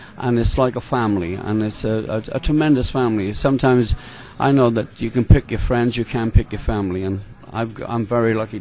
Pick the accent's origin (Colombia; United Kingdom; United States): United Kingdom; Wales; I'm from Wales in the United Kingdom.